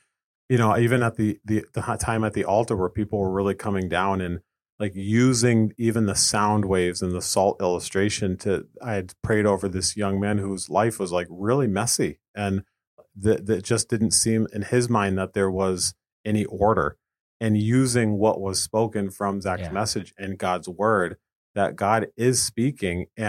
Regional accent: Springfield, Massachusetts, United States; I grew up right outside of Springfield, so it was 10 minutes from my house.

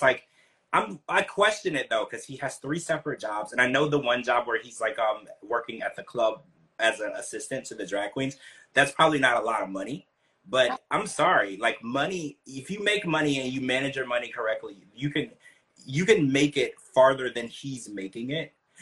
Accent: Louisiana, United States; And I mean, I grew up in Louisiana. I saw people that ate crawfish.

